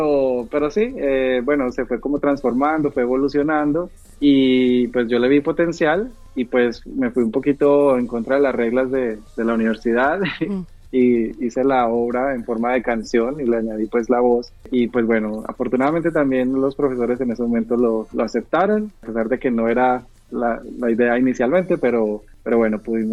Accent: Colombia; Yo quise rescatar muchas cosas de mis raíces, de mi infancia, y mi adolescencia y de donde vengo. Entonces, pues ahí puse muchos elementos de la música colombiana.

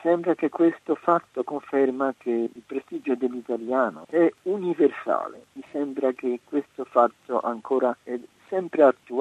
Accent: Kraków, Lesser Poland, Poland; Italian is a second language; Cracovia, la mia città natale e vecchia capitale di Polonia, era abbastanza italianizzata a partire dal 500.

